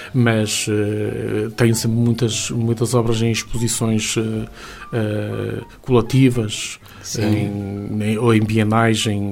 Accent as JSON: {"language": "Portuguese", "town": "Vila Chá", "region": "Braga", "country": "Portugal", "tie": "born there", "said": "Em Esposende, na freguesia de Vila Chá, que foi onde eu nasci, que é a casa dos meus pais"}